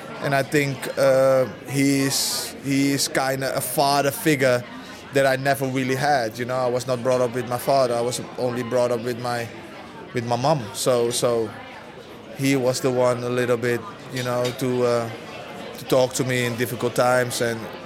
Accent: Netherlands; English is a second language; I'm Dutch. I was brought up in Holland from when I was 5. I lived all my youth in Holland.

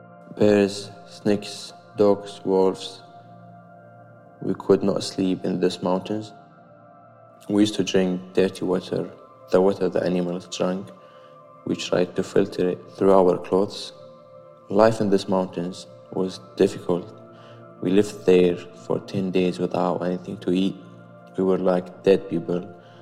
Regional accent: Syria; I am 20 years old. I come from Syria.

